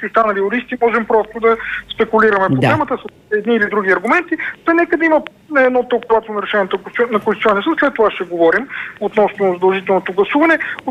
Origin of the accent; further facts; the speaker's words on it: Vidin, Vidin Province, Bulgaria; понеже съм от Видин, там познавам района си много добре.